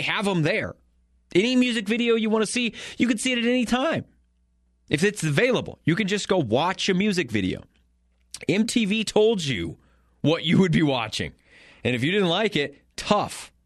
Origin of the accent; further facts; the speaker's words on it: Colorado, United States; growing up in Eastern Colorado, we didn't have a Blockbuster.